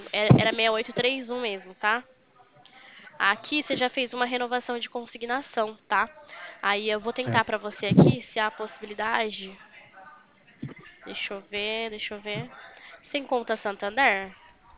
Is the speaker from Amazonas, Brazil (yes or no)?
no; Limeira, São Paulo, Brazil; Eu sou de Limeira também, viu?